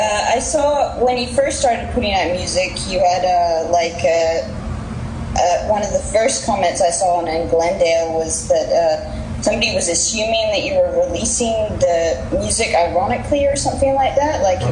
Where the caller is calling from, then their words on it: Spain; Right now I'm calling from Spain just now.